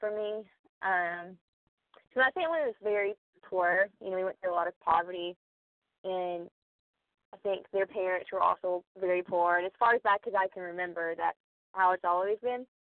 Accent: Kansas, United States; now in Nashville, United States; as you've already heard. I'm from Kansas, I moved to Nashville. I moved to Tennessee in 2016, and I moved to Nashville officially in 2017.

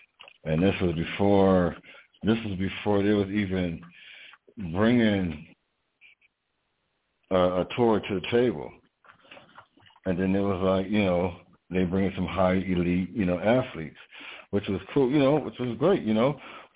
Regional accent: West Coast, United States; but they was hating on me because I was from the West Coast.

